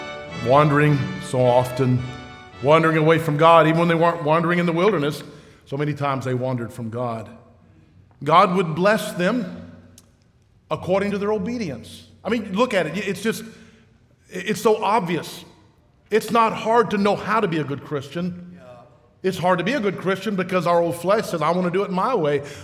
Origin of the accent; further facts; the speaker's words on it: Kentucky, United States; I'm from Kentucky. All these switches and stuff I'm not used to.